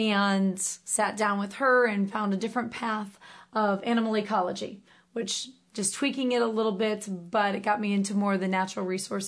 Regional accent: Iowa, United States; I'm originally from Eastern Iowa, and I grew up loving animals.

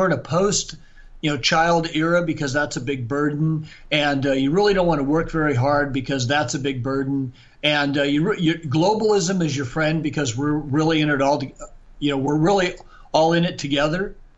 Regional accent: California, United States; I grew up in Northern California, so maybe you missed that action, but.

